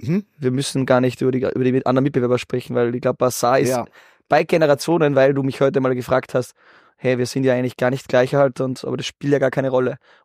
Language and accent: German; Salzburg, Austria